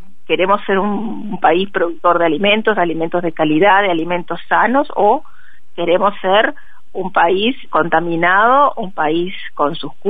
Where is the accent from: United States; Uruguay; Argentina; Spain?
Uruguay; Yo lo que creo es que debemos plantearnos como uruguayos cuál es el futuro de país que queremos